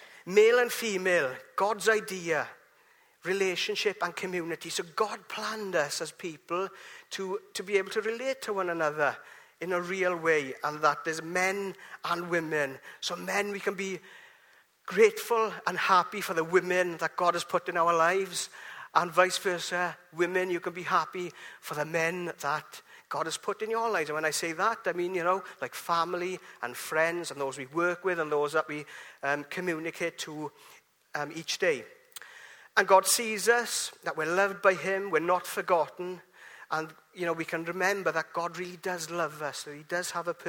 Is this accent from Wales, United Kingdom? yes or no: yes; Llanelli, Wales, United Kingdom; But I was brought up in Llanelli. Mother, father, great people brought me up, very kind, and two brothers as well.